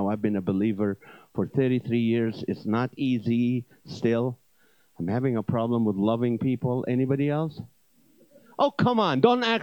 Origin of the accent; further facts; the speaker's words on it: Kuwait; I grew up in Kuwait.